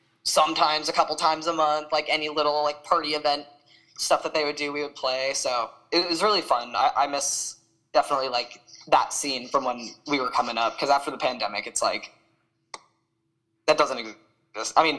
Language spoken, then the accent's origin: English; East Coast, United States; moved away as an adult; I'm from the East Coast originally, actually.